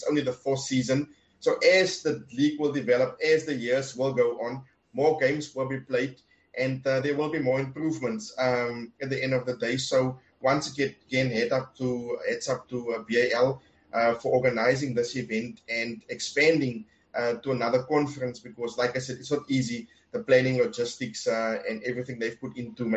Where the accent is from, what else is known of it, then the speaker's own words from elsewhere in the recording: South Africa; I am from South Africa.